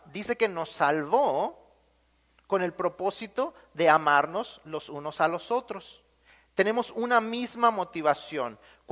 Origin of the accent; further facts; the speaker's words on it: Mexico; moved away; cuando nosotros nos vinimos de México para acá, solamente éramos mis papás y yo. Yo no tenía otra familia de sangre. En México tenía una familia de sangre relativamente grande